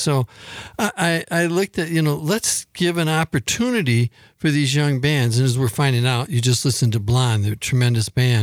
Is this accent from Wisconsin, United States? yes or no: yes; Whitewater, Wisconsin, United States; You know, I'm from Whitewater. It would be a band from Fort Atkinson, whatever.